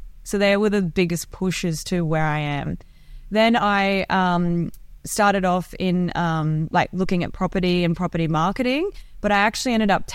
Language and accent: English; Australia; English is a second language; also born or lived in Iran / Thailand; So I was born in Iran. Left Iran when the revolution happened and came to Australia with my parents. So I couldn't speak any English.